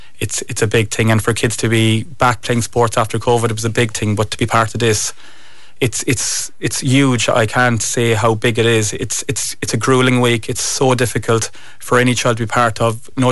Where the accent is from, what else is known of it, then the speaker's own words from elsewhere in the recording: Munster, Ireland; accent: Cork; also born or lived in County Kerry; I suppose just everyone knows I'm originally from County Cork, so and sometimes people would hear the Cork accent coming out. My family moved down here in 99